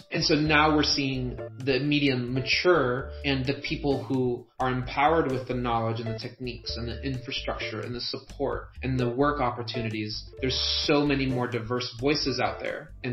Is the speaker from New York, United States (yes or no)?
yes; New York City, New York, United States; born there; my father's from Peru and my mother's from Puerto Rico, but I was born in New York City and always kind of surviving in white-dominant communities